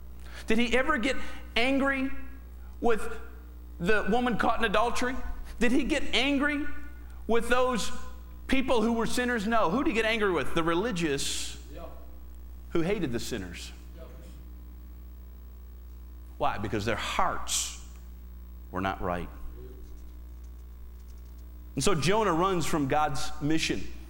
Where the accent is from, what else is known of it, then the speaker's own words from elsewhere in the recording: Michigan, United States; We come from Michigan, the land that brings you Jack Kevorkian.